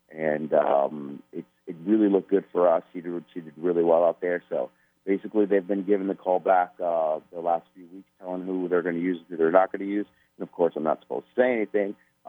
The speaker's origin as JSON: {"language": "English", "town": "Minneapolis", "region": "Minnesota", "country": "United States", "said": "But basically, I'm from Minneapolis, Minnesota."}